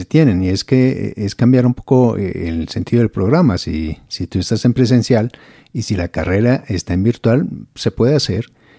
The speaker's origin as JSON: {"language": "Spanish", "country": "Colombia", "said": "Como buenos colombianos, nosotros siempre pedimos descuentos."}